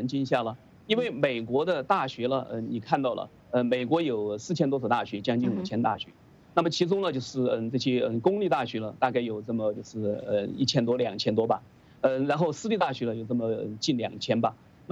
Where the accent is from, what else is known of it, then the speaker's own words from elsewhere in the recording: China; moved away as an adult; now in United States; 像我从中国过来到美国